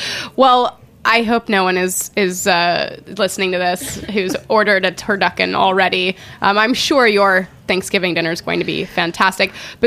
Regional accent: Arizona, United States; I grew up in Arizona, so I know.

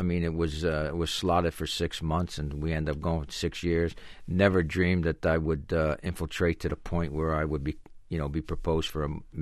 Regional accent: Paterson, New Jersey, United States; I was an Italian, and I grew up in Paterson, New Jersey, and I grew up in a Italian neighborhood.

